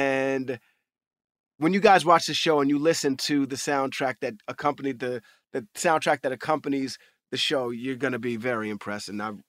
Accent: New York City, New York, United States; as a young African-American male growing up in New York City, the amount of my own history that I know is very little.

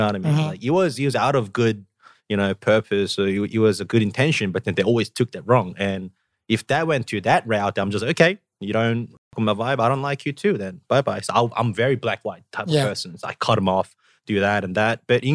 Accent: Australia; there are bits and pieces that I don't get because I grew up in Australia most of my time.

